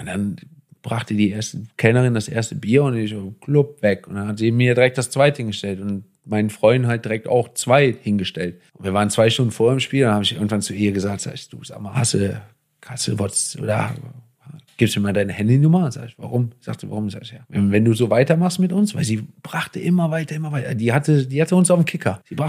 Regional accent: Cologne, North Rhine-Westphalia, Germany; als Kölner musst du so ein bisschen Charme ja auch haben, ne?

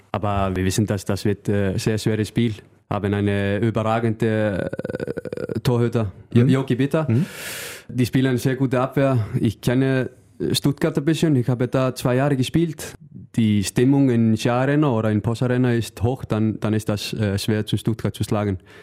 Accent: North Iceland, Iceland; German is a second language; In meiner Heimat ist 2 Mannschaften. Ja, meine Heimat ist nur 18.000, aber trotzdem ist 2 Handballmannschaften da. Und ich möchte etwas für Jugend machen als Trainer. Ich finde das wichtig, weil mein Verein in Nordisland habe nicht so viel Geld.

